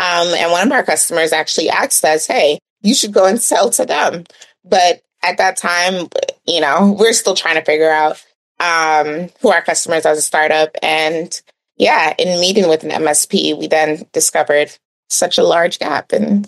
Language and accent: English; East Coast, United States; And then I come from the East Coast. So, you know, that's a different world. I'm now in the Midwest